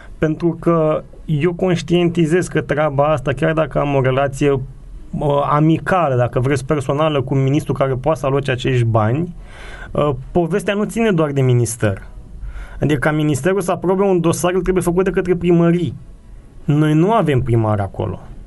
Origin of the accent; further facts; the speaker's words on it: Novaci, Gorj County, Romania; Eu sunt din Novaci, la mine sufletul e la povestea de la Novaci.